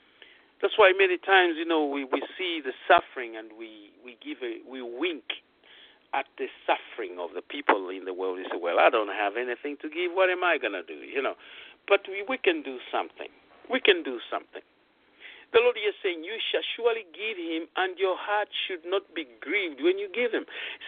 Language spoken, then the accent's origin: English; Tulsa, Oklahoma, United States; I had so much of thousands of dollars when I came from Tulsa, Oklahoma